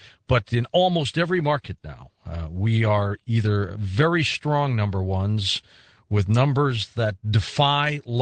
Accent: St. Louis, Missouri, United States; there's a house for sale in my hometown of St. Louis.

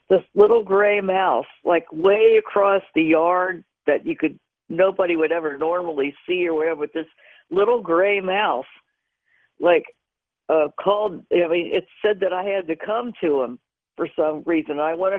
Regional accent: Cincinnati, Ohio, United States; born there; Okay, I was born in Cincinnati, Ohio, and up there in Cincinnati, Ohio, in like about 1955.

